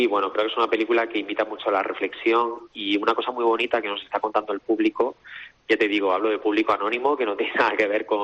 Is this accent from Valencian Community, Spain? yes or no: no; Andalusia, Spain; todos los jefes y jefas de departamento de la película somos almerienses